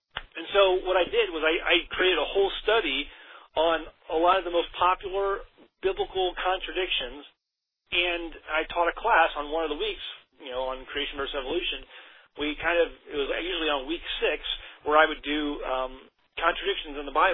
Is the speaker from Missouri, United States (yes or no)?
yes; St. Louis, Missouri, United States; Born and raised in St. Louis, Missouri. I was raised in the Baptist Church my whole life.